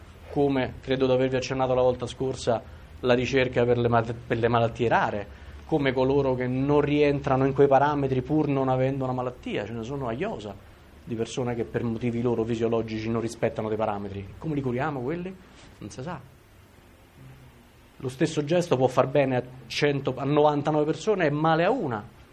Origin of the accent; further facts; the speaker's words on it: Rome, Lazio, Italy; Siccome io vengo da Roma